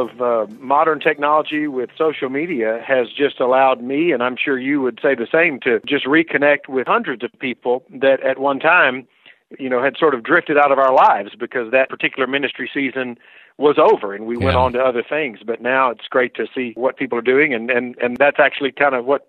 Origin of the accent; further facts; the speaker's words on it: Louisiana, United States; I'm from Louisiana, so I can speak to that.